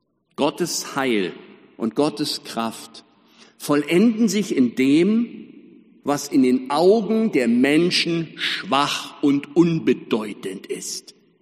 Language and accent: German; Tempelhof, Berlin, Germany; born there; Also als wenn irgendwo es Schriften gäbe, wo drin steht, 1259 schon drin steht, dass ich mal in Tempelhof geboren werden soll.